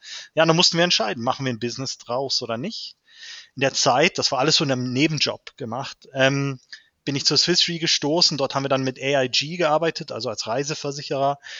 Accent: South Africa; now in Germany; Ich bin einer der Gründer, einer von vier Gründern und der CEO von Imbers. Ich bin gebürtiger Südafrikaner, Deutsch-Südafrikaner, habe meine Kindheit dort verbracht

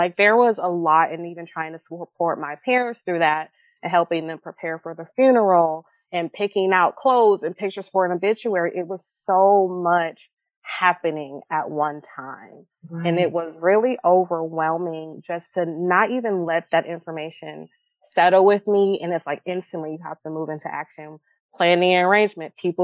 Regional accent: Detroit, Michigan, United States; now in Texas, United States; I am from Detroit, like I said, and I've relocated to Texas. So my family is all in Michigan.

